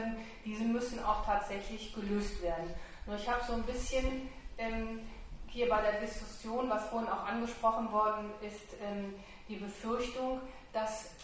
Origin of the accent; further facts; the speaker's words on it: Cologne, North Rhine-Westphalia, Germany; Ich komme aus Köln, wir haben in Köln gerade, Sie haben es angesprochen